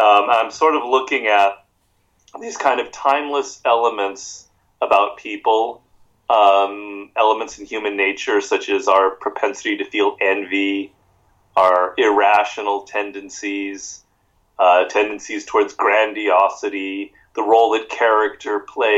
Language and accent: English; United States; You know, how growing up in the United States, as I have, I'm 57, so the 60s and the 70s were my formative years.